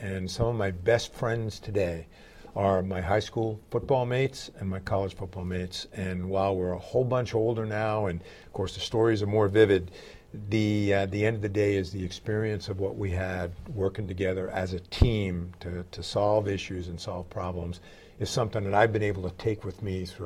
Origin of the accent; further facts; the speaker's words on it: New York, United States; So I grew up in New York where my dad was this big New York Ranger fan.